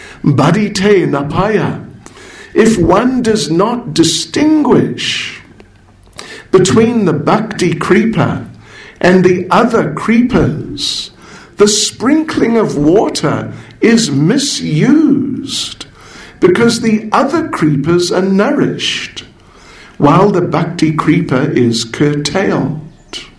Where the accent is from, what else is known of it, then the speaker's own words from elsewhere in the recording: South Africa; not exactly that I'm South African, but he didn't know that I was living in South Africa.